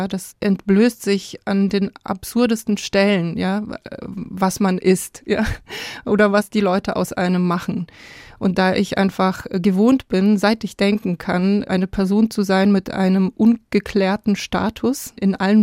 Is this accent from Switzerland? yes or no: no; Belarus; now in Munich, Germany; Mein Heimatland hat eine schwierige Positionierung im Angriffskrieg auf die Ukraine und ich würde sehr, sehr gerne so schnell wie möglich meinen Status dahingehend verändern, dass München mein Zuhause, mein wirkliches Zuhause wird.